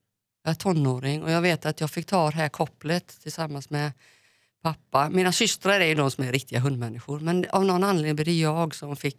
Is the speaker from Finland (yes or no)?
no; Chicago, Illinois, United States; now in Sweden; Jag kommer som sagt från Chicago